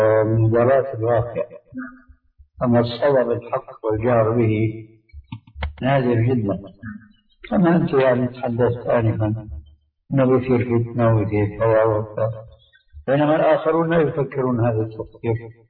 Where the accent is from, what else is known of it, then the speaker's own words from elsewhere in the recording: Syria; اللي عندنا في سوريا كتب هذه العبارة في بعض المعلومات